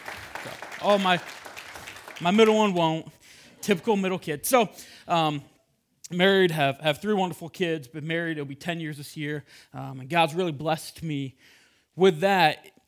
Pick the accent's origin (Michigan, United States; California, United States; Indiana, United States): Michigan, United States; Grand Rapids; born and raised in Michigan. I grew up in the Grand Rapids area.